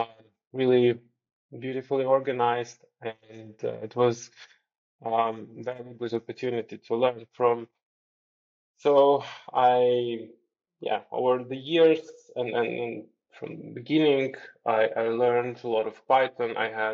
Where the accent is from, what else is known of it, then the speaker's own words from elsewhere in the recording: Ukraine; I am originally from Ukraine.